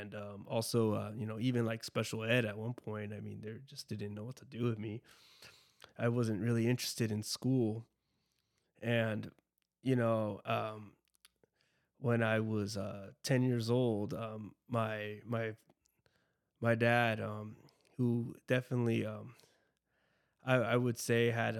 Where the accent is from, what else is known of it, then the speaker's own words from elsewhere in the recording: Chula Vista, California, United States; So where it all started for me is I grew up in Chula Vista. I didn't have the worst upbringing in the world.